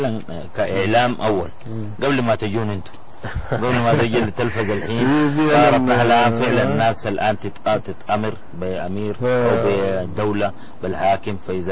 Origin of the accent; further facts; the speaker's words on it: Sudan; يعني أكثر شيء انتشر عندنا في السودان